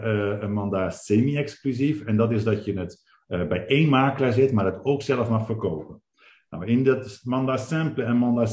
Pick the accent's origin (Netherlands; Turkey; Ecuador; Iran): Netherlands; Nou ja, wij als Nederlanders zijn dat inderdaad niet gewend.